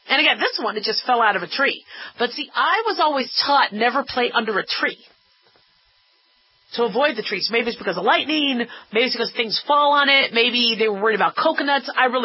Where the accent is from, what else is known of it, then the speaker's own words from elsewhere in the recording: Arizona, United States; Now, mind you, I grew up in Arizona. So our trees were Sahara cacti.